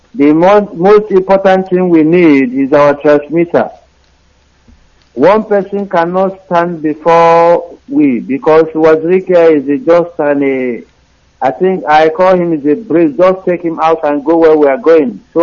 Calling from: China; I'm calling from China.

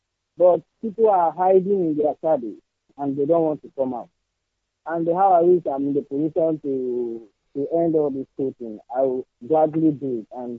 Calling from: Benue, Nigeria; I'm calling from Benue State.

